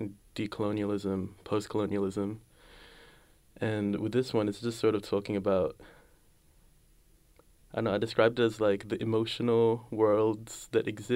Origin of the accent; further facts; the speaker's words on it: Manila, Metro Manila, Philippines; oh, this is like Manila, this is growing up in the Philippines.